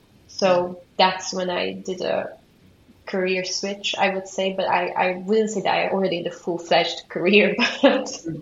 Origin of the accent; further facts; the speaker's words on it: Hungary; English is a second language; moved away as an adult; now in United Kingdom; I was born and raised in Hungary, and I moved abroad to England when I was 18 for university for my BA course. My family still lives in Hungary, but I was quite set on settling down in the UK.